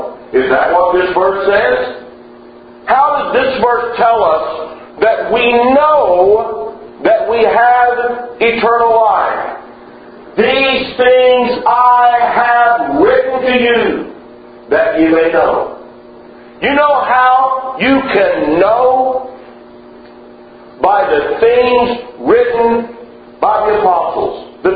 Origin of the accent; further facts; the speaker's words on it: Oklahoma, United States; now in Moore, United States; I'm from Oklahoma. My wife and I live in Moore, Oklahoma, which is a suburb of Oklahoma City.